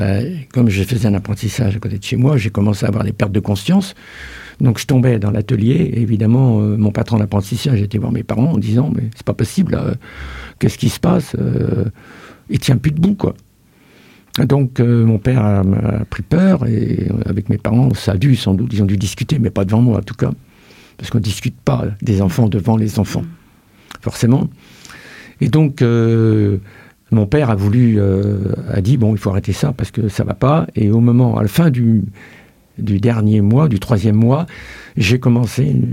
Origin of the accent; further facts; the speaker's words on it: Pays de la Loire, France; Je suis parti de Vendée à Strasbourg